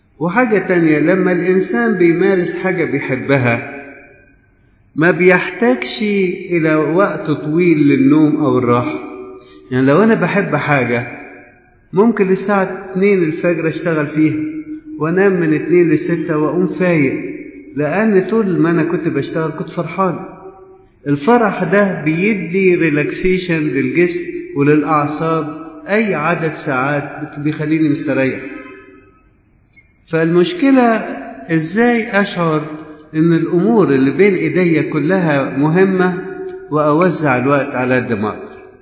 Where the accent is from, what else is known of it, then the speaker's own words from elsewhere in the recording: Egypt; أمثلة كتير، نفسنا نتعلم كمصريين الجيل الجديد ما يرقدش مننا الحاجة الغلط بتاعتنا.